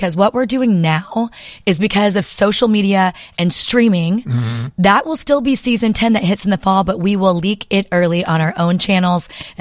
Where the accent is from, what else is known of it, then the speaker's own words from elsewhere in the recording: Oklahoma, United States; and I grew up in Oklahoma, so I'm not afraid to hold a goat